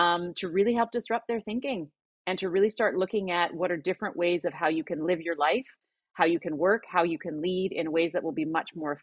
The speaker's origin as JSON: {"language": "English", "region": "Alberta", "country": "Canada", "tie": "born or raised there", "lives_now": "North Vancouver, Canada", "said": "Well, I'm based in North Vancouver, Canada. I didn't grow up here. I grew up in Alberta in Canada, but I've lived a few places. But for the last, I guess, 12 or 13 years, Vancouver has now been home."}